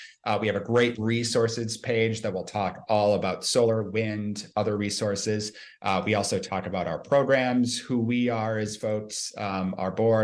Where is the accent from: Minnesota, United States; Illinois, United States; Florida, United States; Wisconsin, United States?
Minnesota, United States; I grew up in Minnesota. My family had 55 acres of land where a lot of it was, my parents had a Christmas tree farm for a while.